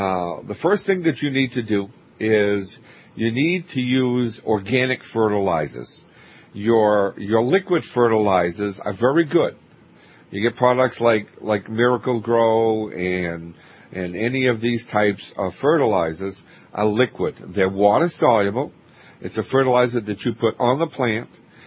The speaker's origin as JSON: {"language": "English", "region": "Maine", "country": "United States", "tie": "born or raised there", "said": "We're in Maine today. My home state"}